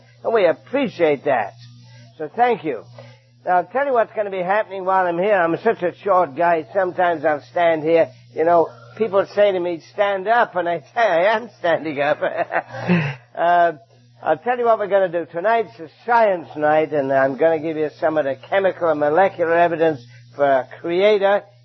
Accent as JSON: {"language": "English", "town": "Hamilton", "region": "Ontario", "country": "Canada", "said": "Just a week before we left Canada, we're from Hamilton, Ontario in Canada."}